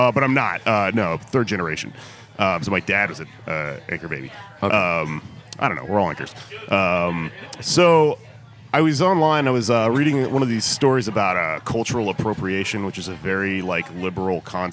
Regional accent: Texas, United States; the reason I know about ICE and have for a long time is because I'm from Texas. And I'm mixed. Like, my dad's Mexican. My mom's white. Right? So half my family's Mexican.

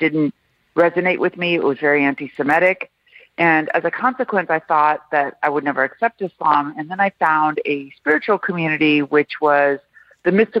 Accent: Beverly Hills, California, United States; I was raised in Beverly Hills, California, and I was raised to, my parents are immigrants from Iran. I was born in the United States, but they immigrated. I grew up secular.

